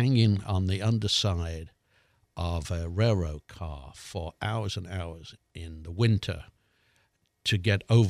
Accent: England, United Kingdom; accent: English; now in United States; If I went back to England now, I bet my English accent would

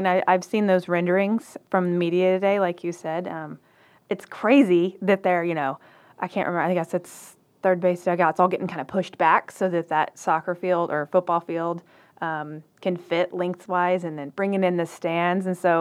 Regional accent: Waco, Texas, United States; I mean, I'm from Texas. I'm from Waco, but lived here now 9 years.

